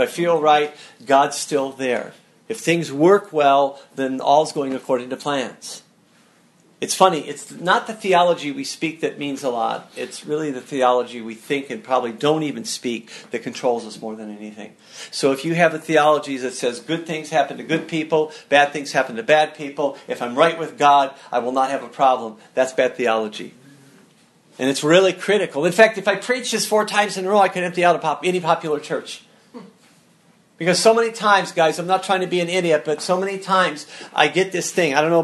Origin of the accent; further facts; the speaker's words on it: Illinois, United States; We're from Illinois, so any hill above 100 feet looks like a mountain to us.